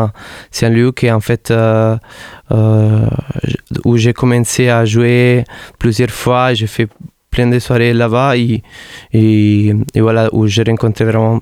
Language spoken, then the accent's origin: French; Naples, Campania, Italy; French is a second language; now in Montpellier, France; Je viens de Napoli, qui est aussi une ville très, très, très ethnique, entre plein de cultures différentes qui se sont fusionnées.